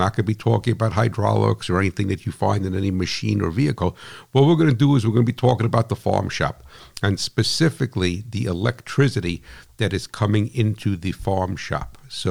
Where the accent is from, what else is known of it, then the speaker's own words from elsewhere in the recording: New Jersey, United States; And that's rough for me because I'm from New Jersey, right? So I got to talk with my hands.